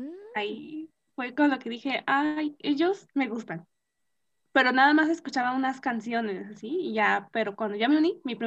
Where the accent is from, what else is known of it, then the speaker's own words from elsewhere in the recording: Mexico; Ok, yo soy de México.